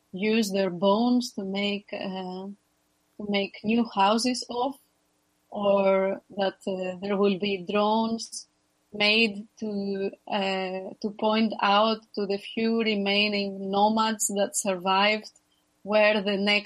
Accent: Greece; English is a second language; I come from Greece.

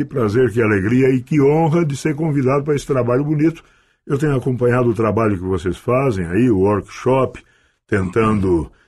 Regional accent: Urussanga, Santa Catarina, Brazil; Eu sou de Uruçanga, no sul de Santa Catarina, uma cidade de colonização italiana, de migração do Vêneto, no final do século XIX.

